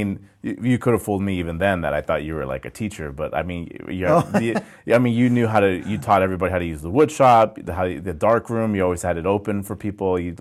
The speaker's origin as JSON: {"language": "English", "town": "San Diego", "region": "California", "country": "United States", "tie": "born or raised there", "said": "I recently visited the San Diego area, which also happens to be my hometown"}